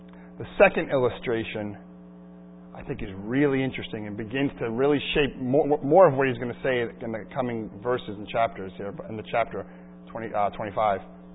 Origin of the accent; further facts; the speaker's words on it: United States; I'm a husband. I'm a father. I'm a pastor. I'm an American.